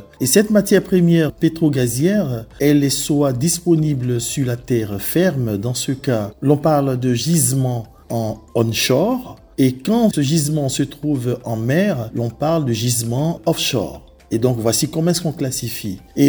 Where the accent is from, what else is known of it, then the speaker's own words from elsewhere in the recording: Côte d’Ivoire; c'est une expérience que je mets à disposition de la Côte d'Ivoire, mon pays d'origine.